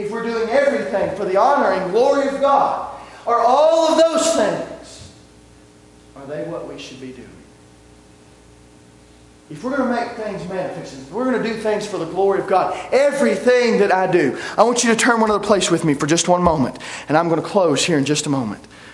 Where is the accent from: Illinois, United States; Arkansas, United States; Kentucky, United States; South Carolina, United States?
Kentucky, United States; Franklin; In Franklin, where I grew up in Kentucky, if I ever told someone that I was a … everybody immediately started to know who my grandparents were.